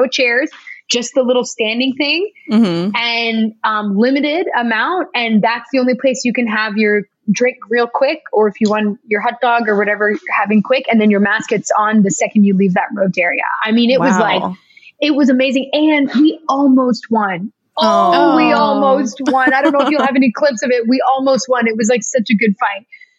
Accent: Toronto, Ontario, Canada; now in Los Angeles, United States; We're both from Toronto, or in and around Toronto.

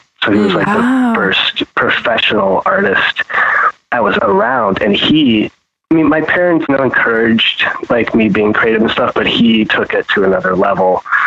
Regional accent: Texas, United States; also born or lived in Pittsburgh, Pennsylvania; Yeah, I was born there, but I was raised in Texas. So like my time and my memories, they were like brief, but like impactful. So I was born there, and I mean, we moved when I was like 5 going on 6

